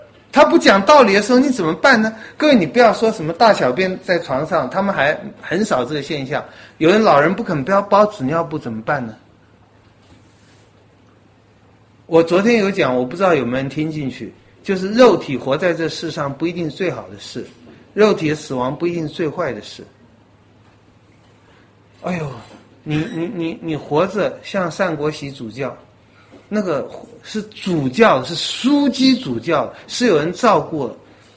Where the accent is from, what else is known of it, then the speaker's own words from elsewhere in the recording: Taiwan; 我们台湾人这个在欺负人的事上也不后人的